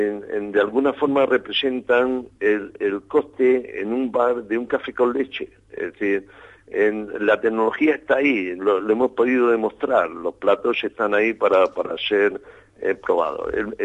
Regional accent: Murcia, Region of Murcia, Spain; Yo soy de Murcia, ¿no?

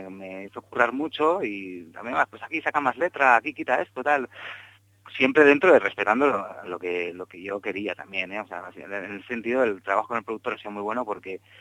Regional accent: Zaragoza, Aragon, Spain; now in Madrid, Spain; yo soy de Zaragoza, pero llegué a Madrid hace ya como 3 o 14 años y me volví un poco loco en lo que es el cambio, ¿no? De una ciudad de provincias como Zaragoza a Madrid.

